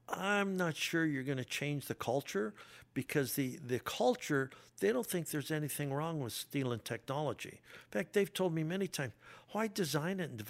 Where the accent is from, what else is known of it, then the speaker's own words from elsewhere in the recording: North Dakota, United States; born there; In the Midwest, I was born in North Dakota